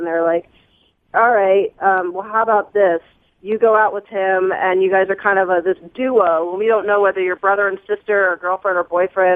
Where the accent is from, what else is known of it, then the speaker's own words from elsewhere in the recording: the South, United States; but I'm a girl from the South.